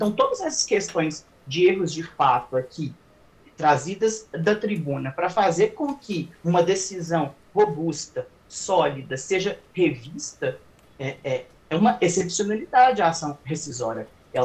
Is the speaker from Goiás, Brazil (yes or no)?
no; Minas Gerais, Brazil; É uma satisfação para mim, como mineiro que sou.